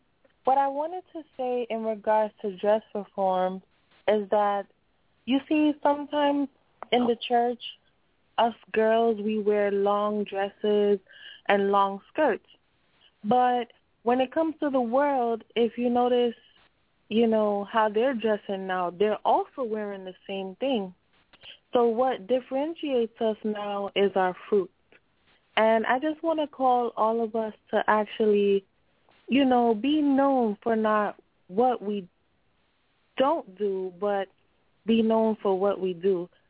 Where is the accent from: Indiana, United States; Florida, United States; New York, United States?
New York, United States; Bronx; I'm from Bronx, New York.